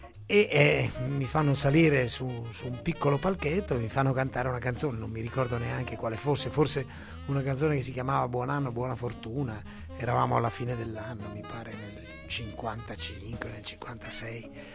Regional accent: Monghidoro, Emilia-Romagna, Italy; Devo cominciare per forza dal mio paese, da Monghidoro. È un piccolo paesino che è sulla Futa.

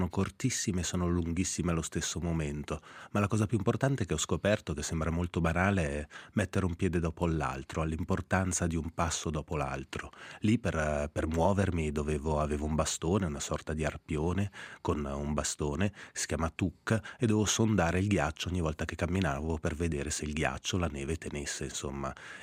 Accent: Switzerland; un francese, uno scozzese e un canadese, più io svizzero

